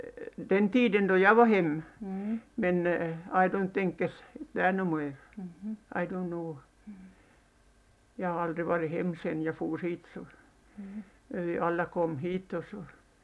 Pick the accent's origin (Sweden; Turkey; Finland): Finland; Korsholm, Ostrobothnia; moved away; Jag är hemifrån Stavelsby i Mostasari. De kallade det för Mostasari förut, men nu kallar det Korsholm.